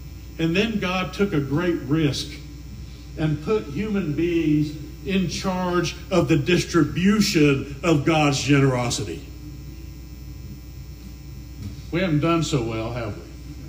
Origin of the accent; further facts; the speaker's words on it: the South, United States; I'm a Southerner. I can't help it. NASCAR, yay.